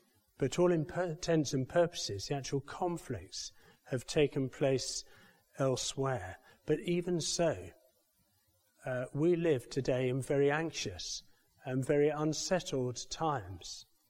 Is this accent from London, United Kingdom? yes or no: yes; London, United Kingdom; when I was growing up in London